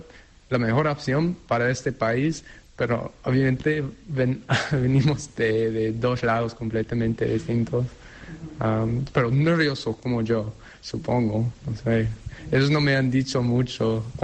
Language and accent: Spanish; United States; Yo creo personalmente, como un estadounidense, que la sangre de nuestro país son los inmigrantes